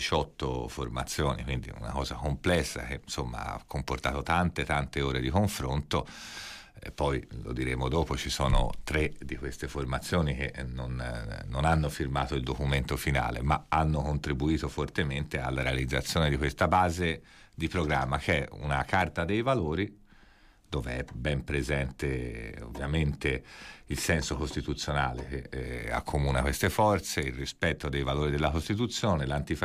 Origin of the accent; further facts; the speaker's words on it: Florence, Tuscany, Italy; noi siamo fiorentini e siamo abituati a avere un'ottica fiorentina